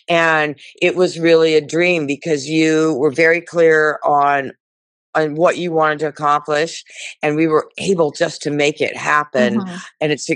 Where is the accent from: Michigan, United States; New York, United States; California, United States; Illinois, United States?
California, United States; Brawley; also born or lived in Yuma, Arizona; I was born in Yuma, Arizona, and I was raised in a very small agricultural town, Brawley, California, in the Imperial Valley, on the inland tip of California.